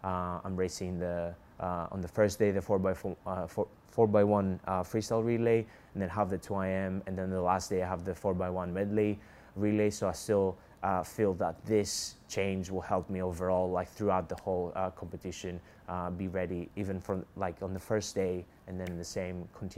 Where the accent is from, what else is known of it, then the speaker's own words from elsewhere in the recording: Greece; English is a second language; now in Loughborough, United Kingdom; I'm from Greece, and I'm part of the swim team.